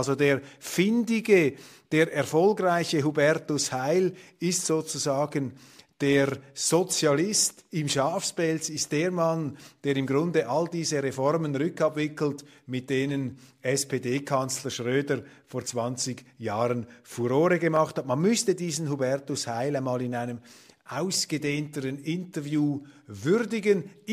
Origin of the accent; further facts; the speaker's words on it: Germany; Kommt überhaupt nicht in Frage, dass wir Marschflugkörper liefern. Das können wir nicht als Deutsche.